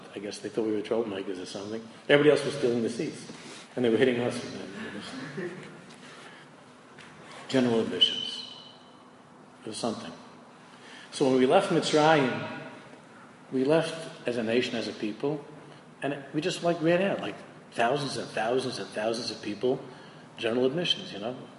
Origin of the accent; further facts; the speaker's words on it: Queens, New York, United States; when I was growing up, I'm from Queens. It would have been a lot easier to go to Shea Stadium.